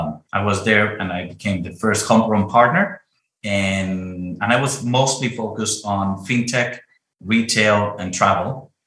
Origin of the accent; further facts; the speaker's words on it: Mexico City, Mexico; English is a second language; That's going to explain a little bit my accent. I was born and raised in Mexico City